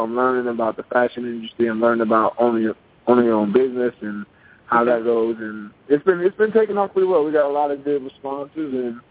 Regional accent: Piscataway, New Jersey, United States; Rock Avenue is a street I grew up off of in Piscataway, New Jersey.

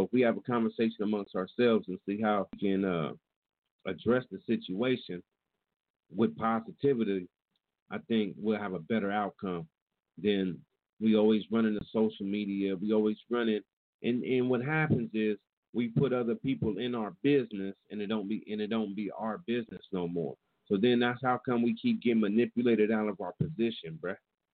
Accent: Fairfield, California, United States; I thank God that I was raised in Fairfield, California, a melting pot.

